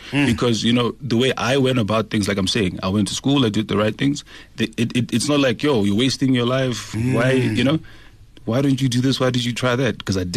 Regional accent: Seychelles; growing up in Seychelles, so the dynamic in Seychelles in terms of music, and that's just the culture there.

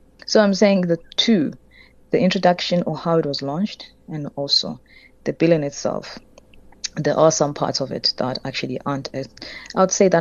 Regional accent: South Africa; The government wants to having these bills, but at the same time wants us as ordinary South African to fund the expenses of not just of these bills, but the government's expenses.

